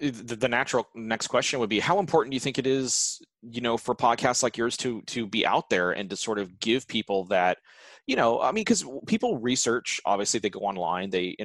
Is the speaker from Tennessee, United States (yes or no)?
no; Riverside, California, United States; So we grew up in Riverside, which is like right between San Diego. And for those who don't know, tucked between San Diego and Los Angeles, like almost exactly the midway point.